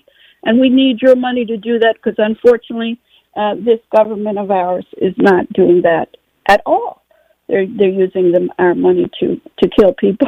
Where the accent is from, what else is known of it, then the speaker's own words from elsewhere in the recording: New York City, New York, United States; Montefiore Hospital in my hometown, New York City